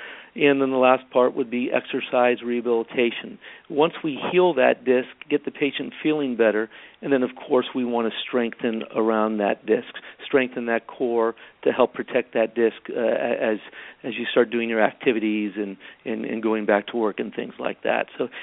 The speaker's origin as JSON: {"language": "English", "town": "San Francisco", "region": "California", "country": "United States", "tie": "born or raised there", "said": "have family here, you know, throughout, and went to the University of San Francisco. So this is my hometown."}